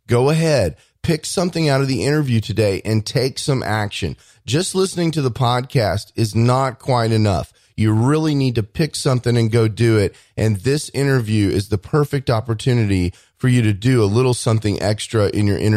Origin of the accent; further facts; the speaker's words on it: Texas, United States; I'm from Texas and everything's bigger in Texas.